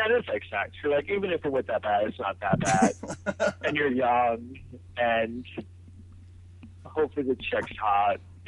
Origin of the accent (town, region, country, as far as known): Manhattan, New York, United States; born or raised there